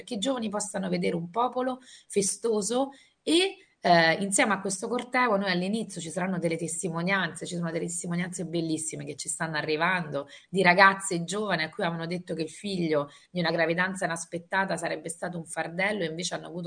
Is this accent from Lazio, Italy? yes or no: yes; Rome, Lazio, Italy; E come romana vi sottolineo che sarà pazzesco